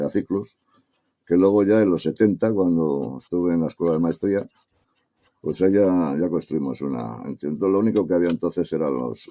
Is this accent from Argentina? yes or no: no; Valladolid, Castile and León, Spain; born there; yo nací en Valladolid hace 73 años. Ahí en la calle Las Angustias, al lado de la Diputación.